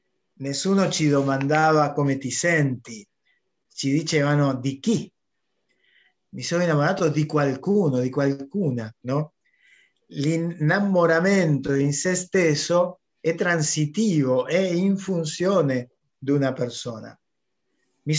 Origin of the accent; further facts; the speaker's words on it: Argentina; Italian is a second language; non sono italiano. Non so se lo abbiamo detto, che sono argentino